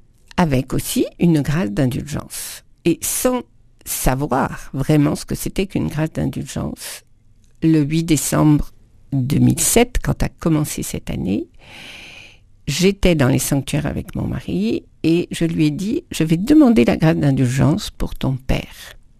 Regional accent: France; born there; now in Paris, France; je suis née à Saint-Pierre-et-Miquelon, donc je connais très bien les Indiens.

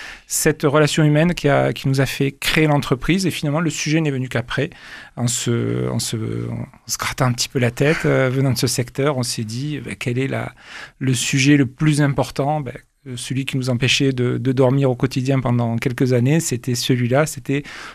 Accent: Toulouse, Occitanie, France; Je suis toulousain, j'ai fait toute ma carrière sur Toulouse.

